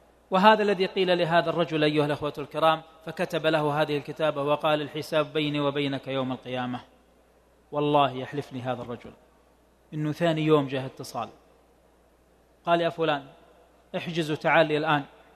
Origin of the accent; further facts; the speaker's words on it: Tabuk, Tabuk Province, Saudi Arabia; عندنا في تبوك